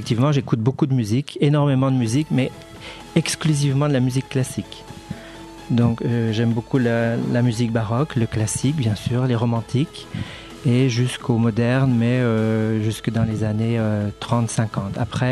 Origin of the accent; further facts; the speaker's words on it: Combloux, Auvergne-Rhône-Alpes, France; je suis natif de Combloux, né en 1953, d'une famille d'hôteliers.